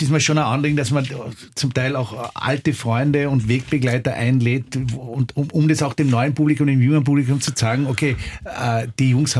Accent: Austria; weil unser Club in Wien ist und wir sind Österreicher

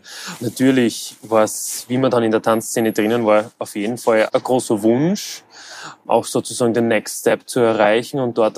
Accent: Styria, Austria; born there; accent: Styrian; bin 26, bin gebürtiger Steirer, wie man wahrscheinlich eh hören wird.

